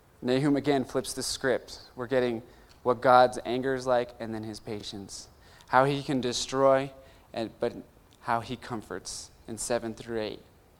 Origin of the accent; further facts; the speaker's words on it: United States; But I was like, I'm American, what are you talking about?